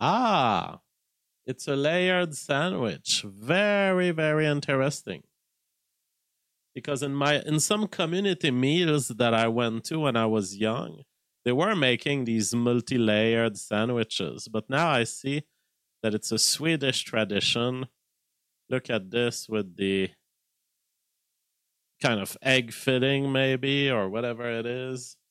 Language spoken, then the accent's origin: English; Canada; Because as a Canadian, there's this idea that if you go in a convenience store, you can buy a little can of iced tea.